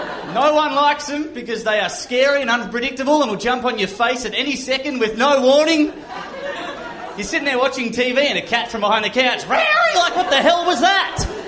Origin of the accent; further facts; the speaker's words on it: Australia; I'm from Australia.